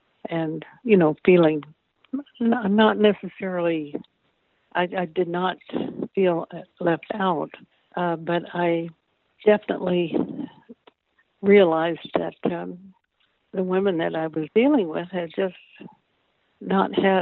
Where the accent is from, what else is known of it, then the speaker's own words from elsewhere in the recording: California, United States; also born or lived in Oklahoma; But so I grew up in California. However, since my mother had several other children, and she went back to visit each time and stayed there a few months or even longer, I sort of, have a foot in Oklahoma too.